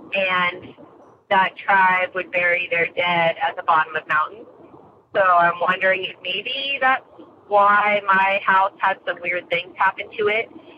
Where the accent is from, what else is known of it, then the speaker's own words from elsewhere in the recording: California, United States; I'm from California. Wanted to call in regards to a house that I grew up in. We moved there when I was 6 years old with my three older siblings